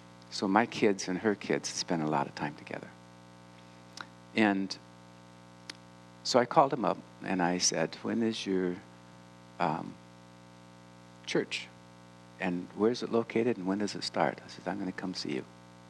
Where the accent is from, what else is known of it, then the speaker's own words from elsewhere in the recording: Alaska, United States; We're both from Alaska, so what do you talk about?